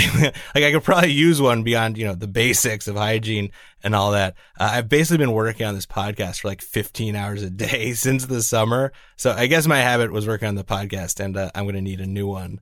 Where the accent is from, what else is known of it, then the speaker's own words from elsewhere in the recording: United States; And Hull's this place where being an American is unusual